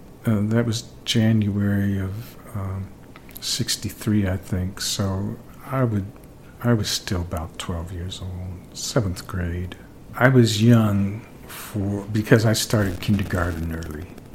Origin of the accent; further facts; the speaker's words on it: Altoona, Pennsylvania, United States; born or raised there; also born or lived in Cumberland, Maryland